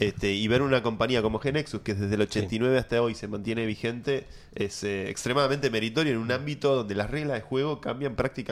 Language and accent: Spanish; Argentina; creo que merecemos de estar súper orgullosos como latinoamericanos, como argentinos, que una empresa de nuestro país